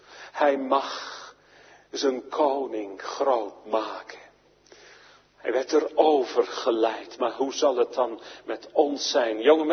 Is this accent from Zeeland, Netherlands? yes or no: yes; Zeeland, Netherlands; ik ben zelf een Zeeuw en wij Zeeuwen, wij hebben altijd een probleem met de G en de H.